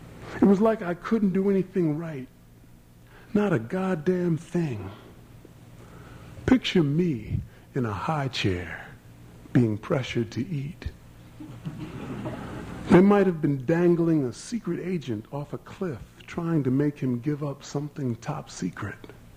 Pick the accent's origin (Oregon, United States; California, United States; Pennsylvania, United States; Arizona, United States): Pennsylvania, United States; Philadelphia; It was a slang I grew up with in Philadelphia